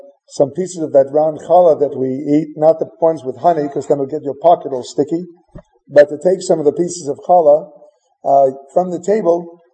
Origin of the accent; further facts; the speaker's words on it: Crown Heights, New York, United States; now in San Francisco, United States; and the other teenagers from Flatbush would come, and from Borough Park, and from Bensonhurst, and we came from Crown Heights, and so on, all converged for Tashlich.